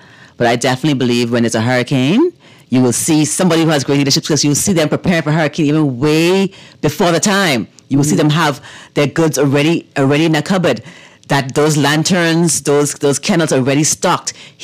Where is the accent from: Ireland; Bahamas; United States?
Bahamas; So we grew up in the Bahamas, right? Mm-hmm. We're a Christian nation. We've been to church.